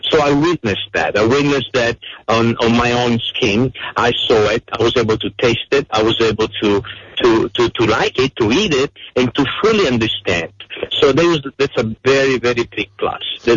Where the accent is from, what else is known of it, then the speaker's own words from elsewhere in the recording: Italy; I was born and I grew up in Italy.